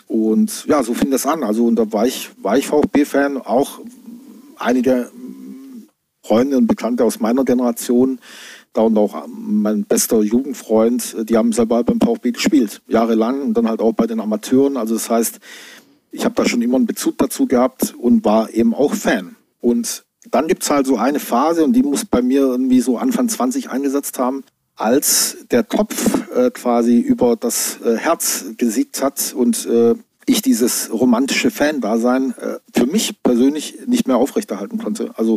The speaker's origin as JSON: {"language": "German", "town": "Brackenheim", "region": "Baden-Württemberg", "country": "Germany", "tie": "born or raised there", "said": "Geboren in Brackenheim, ein kleiner Ort in der Nähe von Heilbronn, Stuttgart. Genau, sehr idyllisch. Eine große Rotweinanbaugemeinde, oder die größte überhaupt in Württemberg. Also sehr weingeprägt, die Region dort."}